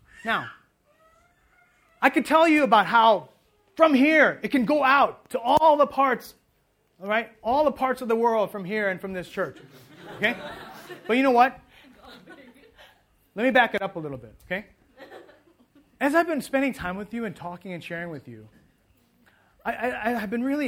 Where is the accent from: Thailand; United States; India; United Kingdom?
Thailand; because he knew that I was from Thailand.